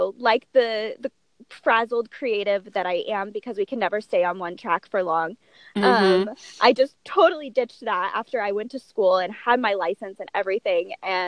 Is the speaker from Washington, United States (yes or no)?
yes; Washington, United States; also born or lived in Oklahoma; So I was born in Oklahoma. We mm-hmm. moved up to Washington when I was really little